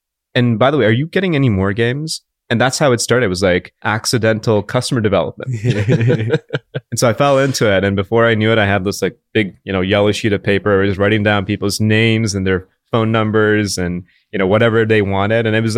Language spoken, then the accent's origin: English; India; And so my situation was I grew up in India for most of my life.